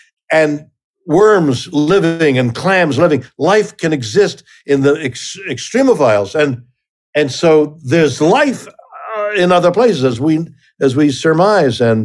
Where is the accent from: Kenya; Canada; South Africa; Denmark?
Canada; both in our country, and I'm Canadian